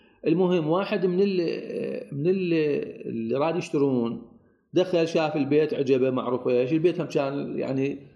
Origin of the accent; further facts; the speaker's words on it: Iraq; سعادة أكثر البيوت موجود عندنا بالعراق هي موجود بها مربوط عليها على التأسيس ما طور مي